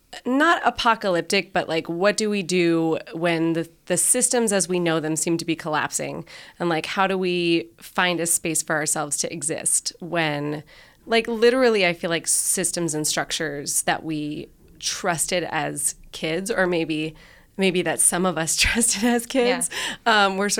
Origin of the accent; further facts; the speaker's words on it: Virginia, United States; I grew up in Virginia.